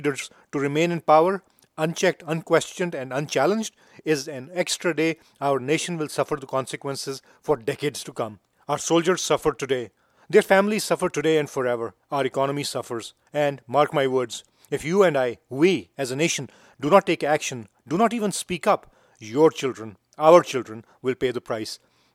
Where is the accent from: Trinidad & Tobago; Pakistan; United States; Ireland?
Pakistan; Growing up in Pakistan, I remember reading science fiction